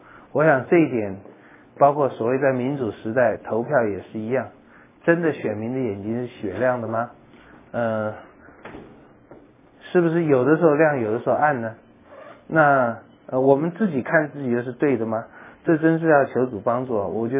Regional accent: China; 我们中国人爱面子，我们中国人脸皮很薄哈。

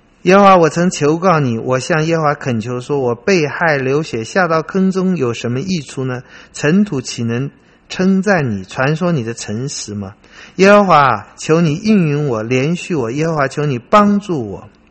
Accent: China; 江山是我们中国人的话，江山美人啊，江山是你的国土领域啊。

